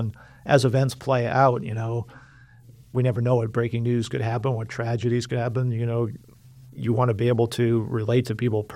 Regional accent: New York, United States; also born or lived in Newburgh, New York; I grew up in Orange County, New York, which was – I was born in Newburgh, and then I went to Cornwall High School.

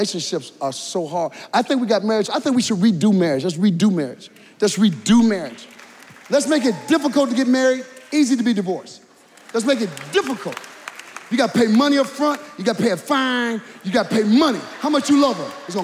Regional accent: Benton Harbor, Michigan, United States; I'm from Benton Harbor, Michigan. That's my home. My home is Benton Harbor, Michigan.

